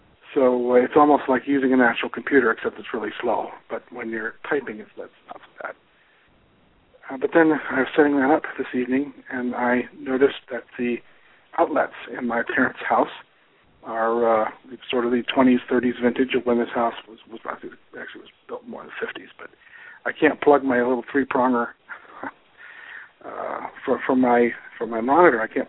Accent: United States; I'm an American, I'm not going to let the weather dictate

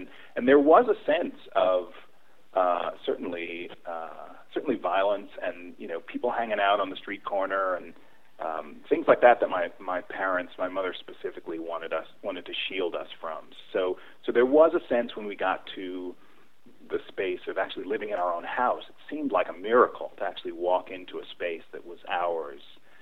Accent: Brooklyn, New York, United States; I was born in Brooklyn, Fort Greene, Brooklyn, at St. John's Hospital, I believe.

